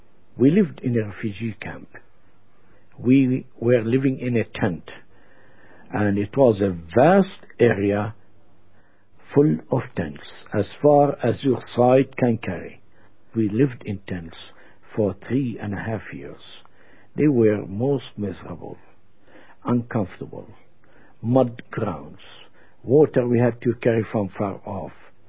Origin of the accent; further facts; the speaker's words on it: Lod, Central District, Israel; now in Ramallah, Palestine; My hometown where I was born, Lydda, Palestine, and now it's called Lydda, Israel. We were evicted of our home in 1948 when the Israelis took over my hometown, and we came here to Ramallah on the West Bank.